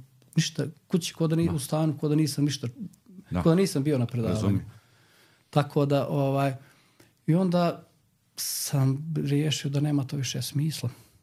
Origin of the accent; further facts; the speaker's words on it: Berovo, North Macedonia; ja sam živio sa Nenom Rahmetli. Nisam živio sa roditeljima, oni su bili u Sandžaku, ja sam u Berovu, ja i mlađi brat.